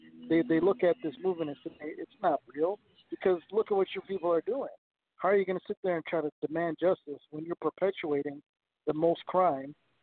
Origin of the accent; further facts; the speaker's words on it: Minnesota, United States; because I'm from Minnesota